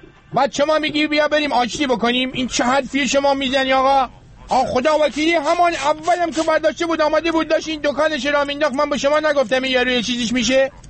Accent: Rasht, Gilan, Iran; من بچه رشتم، من یه زمانی ما توی رشت برای خودمون کندلاتی بودیم

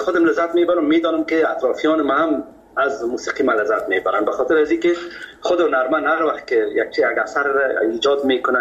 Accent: Kabul, Afghanistan; ما از مردم خود کابل هستیم، از شهر کونه کابل.

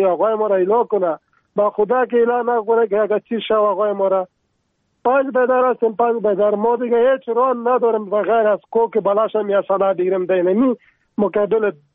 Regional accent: Paktika, Afghanistan; از ویدار از کابل تماس گرفتیم. ولایت ما پکتیکا است. 40 سال میشه نمینجا در منطقه در لمان زندگی میکنیم.

